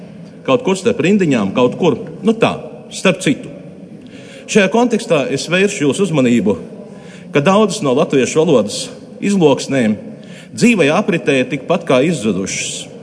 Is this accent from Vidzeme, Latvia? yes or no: no; Varakļāni, Latgale, Latvia; Es esmu no Latgales, no Varakļāniem, kuri traģiskas politiskas kļūdas deļi tika atrauti no Latgales, pavisam nesen. Bet esot Latgalī